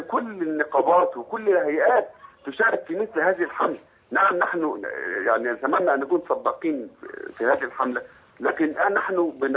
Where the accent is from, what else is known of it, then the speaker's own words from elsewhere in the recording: Egypt; عندنا في مصر أكثر من محامي دولي، أنا أحدهم